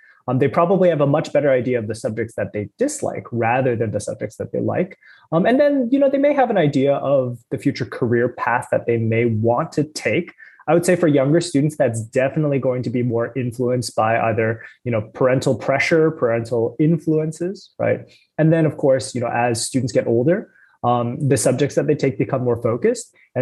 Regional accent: Canada; also born or lived in China; I'm Canadian. I was born in China, but grew up in Canada.

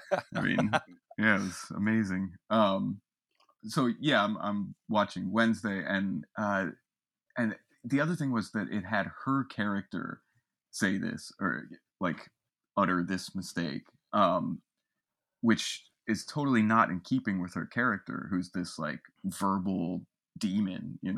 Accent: Maryland, United States; being that we're from Maryland and that I lived in Baltimore for many years.

